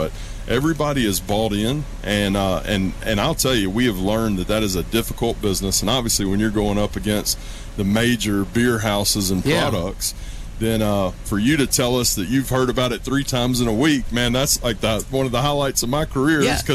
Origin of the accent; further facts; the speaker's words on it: Brewton, Alabama, United States; I was born in Mobile, grew up in Brewton, Alabama.